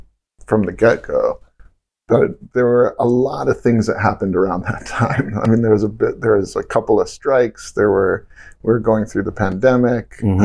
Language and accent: English; Hawaii, United States; I grew up on Maui, and I have really no cultural connection to a kid growing up in Queens who has spider powers